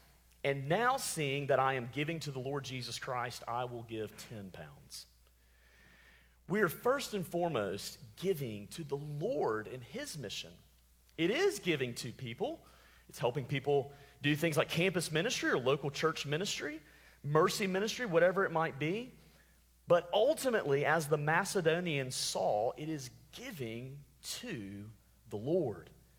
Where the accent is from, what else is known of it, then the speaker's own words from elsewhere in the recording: Alabama, United States; I'm from Alabama. I'm trying to pronounce these words right.